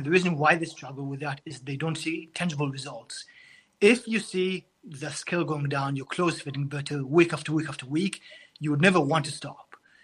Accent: Israel; now in China; I'm from Israel. When I was six, my family and I moved to China, and this was in 2004

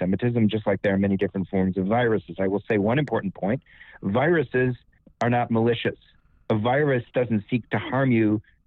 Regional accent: Chicago, Illinois, United States; moved away as an adult; now in New York, United States; No, born and raised in Chicago and moved to New York in 94.

